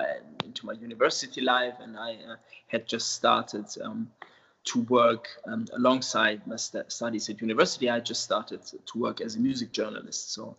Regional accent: Frankfurt, Hesse, Germany; At the time, I started working at a relatively small city magazine in my hometown, Frankfurt.

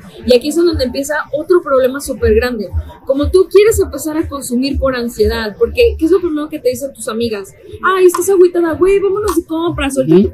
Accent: Mexico; como yo, por ejemplo, como mujer mexicana

